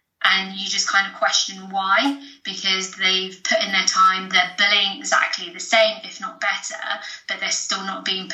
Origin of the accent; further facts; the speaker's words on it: United Kingdom; But yeah, I am actually born in the UK, lived here all of my life.